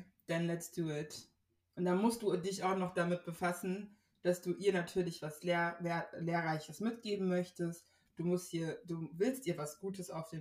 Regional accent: Hesse, Germany; wir sind beide aus dem Rhein-Main-Bereich, wir sind auch beide gleich alt

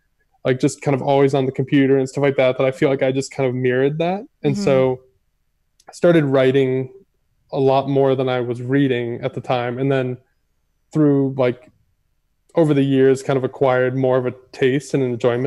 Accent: Florida, United States; also born or lived in Tacoma, Washington / Massachusetts; now in Austin, United States; And so when my dad retired from the military, we moved to Florida. So I more or less grew up there, spent I spent like 12 years in Florida before moving to Austin.

